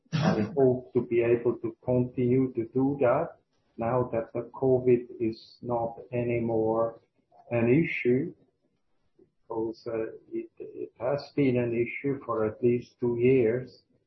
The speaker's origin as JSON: {"language": "English", "country": "Switzerland"}